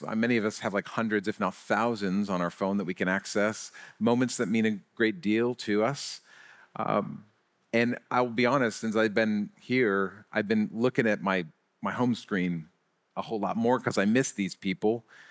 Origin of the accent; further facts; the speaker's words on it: Biddeford, Maine, United States; and I'm actually from Biddeford, Maine.